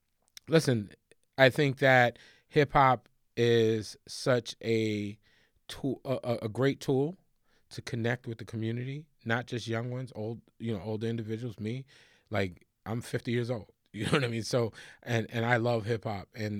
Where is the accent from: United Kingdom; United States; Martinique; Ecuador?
United States; Bronx, New York; Like, I grew up in the Bronx, very poor, welfare, all of that stuff.